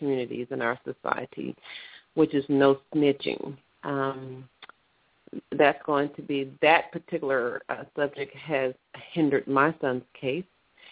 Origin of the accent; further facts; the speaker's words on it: Dallas, Texas, United States; I am from Dallas, Texas